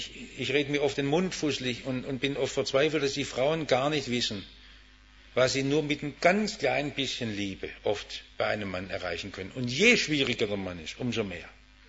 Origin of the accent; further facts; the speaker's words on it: Stuttgart, Baden-Württemberg, Germany; Ich bin ja im Stuttgarter Westen aufgewachsen